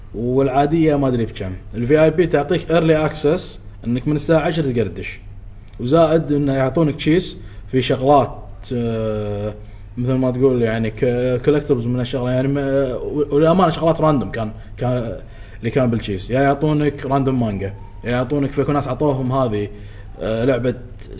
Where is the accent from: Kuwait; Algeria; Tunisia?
Kuwait; شوف شلون عندنا بالكويت هنا